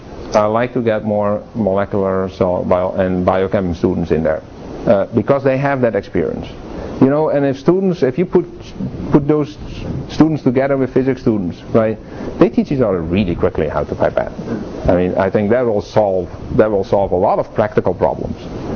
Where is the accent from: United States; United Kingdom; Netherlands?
Netherlands; but then I grew up in the Dutch system